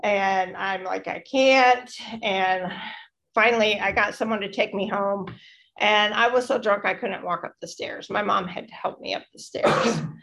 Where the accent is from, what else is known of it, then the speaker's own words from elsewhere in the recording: Indiana, United States; born there; I was born in Northern Indiana. I have two younger sisters.